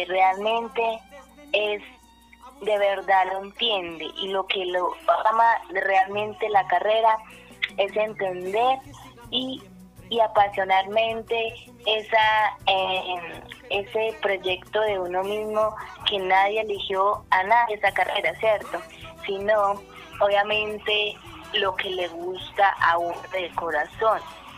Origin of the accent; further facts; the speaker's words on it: Calarcá, Quindío, Colombia; also born or lived in Quimbaya; pues yo soy de Calarcá, me mudé, me trasladé para acá, yo era de Quimbaya